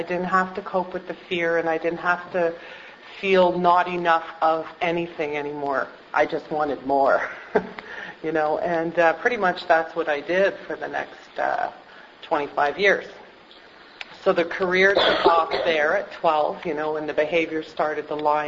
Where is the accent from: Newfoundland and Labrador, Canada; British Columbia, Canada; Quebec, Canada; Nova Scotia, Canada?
Quebec, Canada; Montreal; So I grew up in Montreal in a French-Canadian home in Montreal West, and I'm the youngest of three.